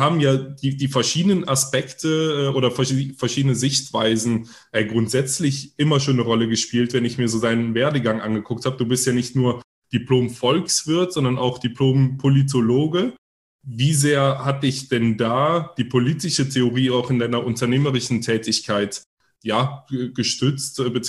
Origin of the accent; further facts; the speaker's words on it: Cologne, North Rhine-Westphalia, Germany; born there; Mein Vater ist ja auch aus Griechenland, meine Mutter aus der Schweiz. Ich bin aber in Köln geboren